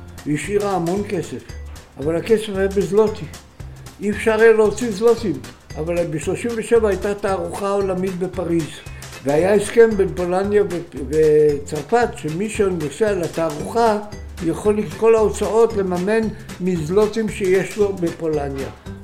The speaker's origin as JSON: {"language": "Hebrew", "town": "Tel Aviv", "region": "Tel Aviv District", "country": "Israel", "tie": "born or raised there", "said": "דצמבר 1926 נולדתי בתל אביב, ברחוב יהודה הלוי מספר 6, בית חולים דוקטור פרוינד, גרנו ברחוב טרומפלדור שהיה הרחוב האחרון בתל אביב צפונה."}